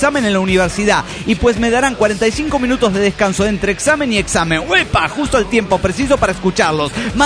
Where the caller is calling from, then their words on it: Puerto Ordaz, Bolívar, Venezuela; de Puerto Ordaz, Venezuela.